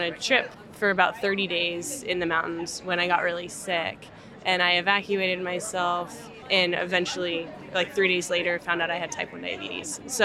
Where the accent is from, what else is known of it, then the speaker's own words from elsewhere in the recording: California, United States; I grew up in Northern California, played outside as much as possible as a kid.